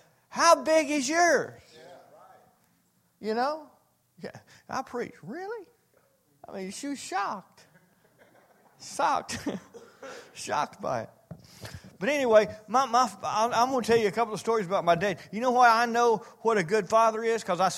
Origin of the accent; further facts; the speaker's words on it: Castor, Louisiana, United States; I was raised in Castor, Louisiana, and I had no idea what prejudice was, what racism was.